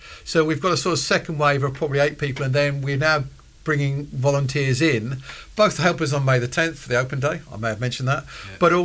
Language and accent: English; United Kingdom; we're British, we spin that as a victory.